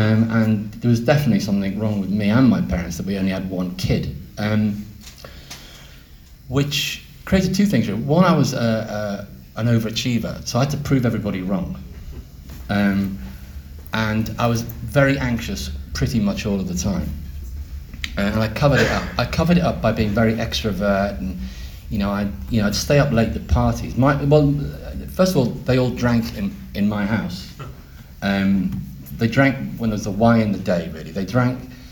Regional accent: Liverpool, North West England, United Kingdom; born there; I was born in Liverpool in 1955, and my parents, I was an only child, which is weird because my big Liverpool Irish working class family.

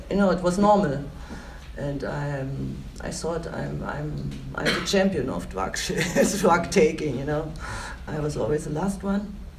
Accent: Berlin, Germany; English is a second language; I'm coming from Berlin, party city number one in Germany

